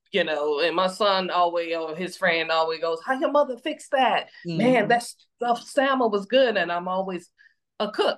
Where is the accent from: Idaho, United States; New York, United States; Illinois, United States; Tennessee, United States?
Illinois, United States; Chicago; And we embrace each other because we see someone just like me, and I'm from Chicago, but I was in Portland, Oregon.